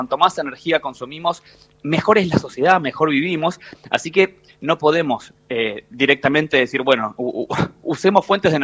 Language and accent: Spanish; Argentina; A nosotros, como argentinos, va a cambiar en las familias